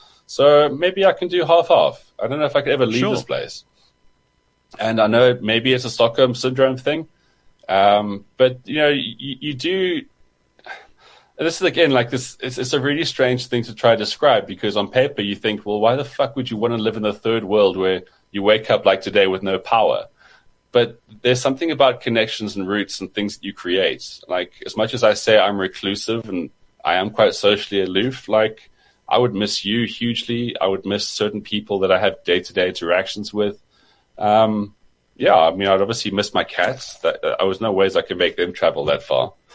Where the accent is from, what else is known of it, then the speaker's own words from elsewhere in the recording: South Africa; This is the annoying thing about being South African and traveling, is that the first thing you always think about is like, can I live here?